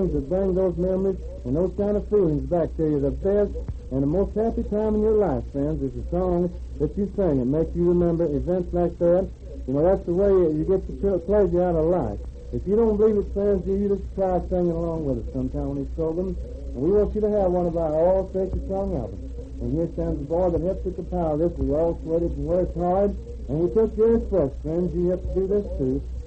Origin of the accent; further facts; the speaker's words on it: Alabama, United States; Wayne was raised over there in Arkansas, and we was raised in Alabama.